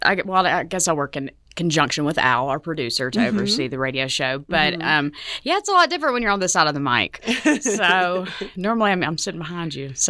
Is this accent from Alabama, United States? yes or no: yes; Alabama, United States; moved away as an adult; also born or lived in Florida; now in Colorado Springs, United States; I'm originally from Alabama. I was actually born in Florida, but moved to Alabama when I was a few years old, so I might as well say I'm from Alabama, you know.